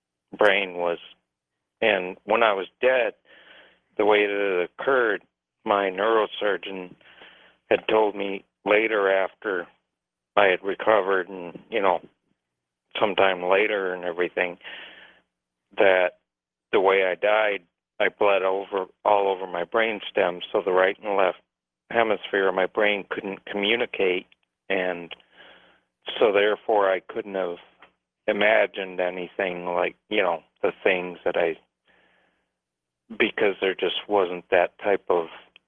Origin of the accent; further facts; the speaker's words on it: Michigan, United States; And, yes, I'm actually a Michigander, too, originally. I'm from Charlevoix County.